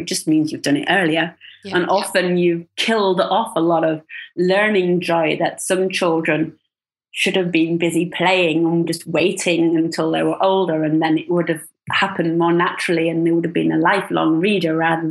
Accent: United Kingdom; now in Sweden; I, as a British person who now lives in Sweden, it was kind of terrifying to think that my children would not start school until they were 7.

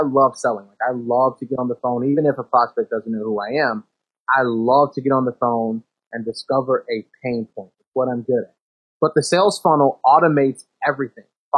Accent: Chicago, Illinois, United States; I'm from Chicago.

